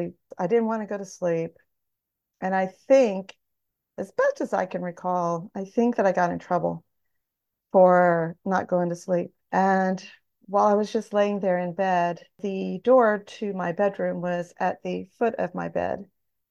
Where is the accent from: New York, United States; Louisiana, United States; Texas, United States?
Texas, United States; I am 61 years old. I was born and raised in Central Texas. My dad was a command sergeant major at Fort Hood, Texas, while I was growing up.